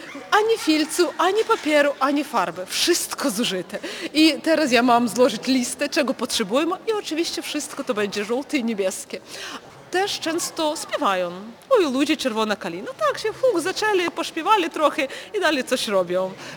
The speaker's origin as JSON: {"language": "Polish", "region": "Kyiv", "country": "Ukraine", "moved": "as an adult", "lives_now": "Gdynia, Poland", "said": "Jestem z Kijowa i już prawie 7 lat mieszkam w Gdyni. Przyjechałam przez to, że mój mąż odnalazł tu pracę w IT branży"}